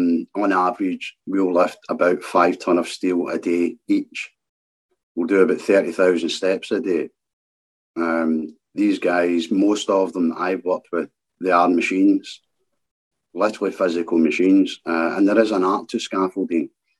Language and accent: English; Glasgow, Scotland, United Kingdom; I'm a 57-year-old man from Glasgow, the East End of Glasgow. I was born in the East End of Glasgow, and I still stay a couple of miles from where I was born. I was born in 1964, so that makes me 57. I was a Scottish scaffolder.